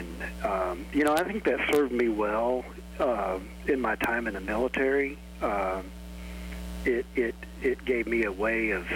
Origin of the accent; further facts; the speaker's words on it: May, Oklahoma, United States; Well, I guess what I'd say is growing up at May, Oklahoma, and graduating with a class of 8 at Fort Supply, you learn that there's not very many people to get the job done